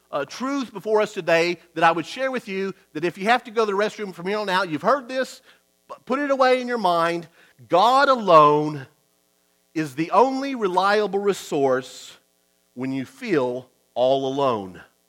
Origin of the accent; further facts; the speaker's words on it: Austin, Texas, United States; I remember going every year as growing up in Austin, Texas, we would go there in Williamson County to Interspace Caverns.